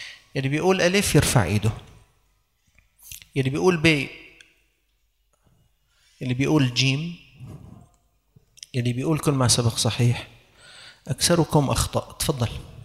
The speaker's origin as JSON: {"language": "Arabic", "country": "Syria"}